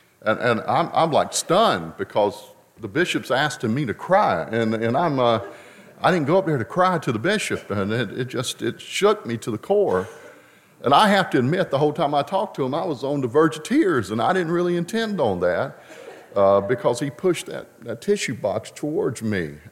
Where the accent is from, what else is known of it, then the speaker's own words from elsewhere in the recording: Lewisburg, United States; born there; I was born in Lewisburg while my father pastored the church.